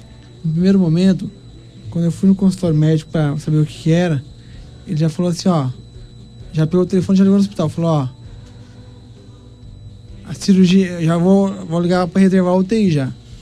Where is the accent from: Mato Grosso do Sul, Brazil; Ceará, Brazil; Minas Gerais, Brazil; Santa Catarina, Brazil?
Mato Grosso do Sul, Brazil; Naviraí; Eu vim de Naviraí já namorando.